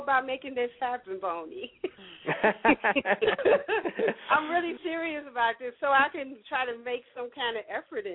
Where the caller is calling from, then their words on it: Chicago, Illinois, United States; I'm calling from Chicago.